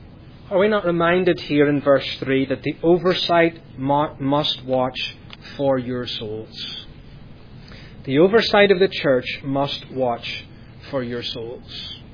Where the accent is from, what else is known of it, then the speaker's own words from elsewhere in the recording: Northern Ireland, United Kingdom; Growing up in Northern Ireland in the midst of conflict, I remember as a child going into Belfast shopping with my mother.